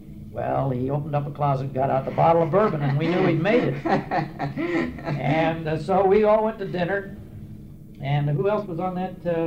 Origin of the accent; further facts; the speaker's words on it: Seattle, Washington, United States; And so Harry said, "Where are you from?" I said, "I'm from Seattle." And he said, "That's great wobbly country."